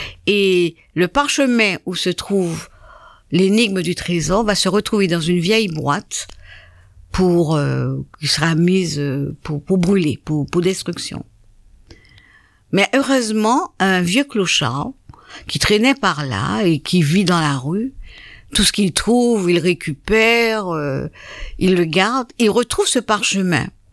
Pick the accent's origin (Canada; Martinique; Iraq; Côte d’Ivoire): Martinique; Alors, il est très connu chez nous en Martinique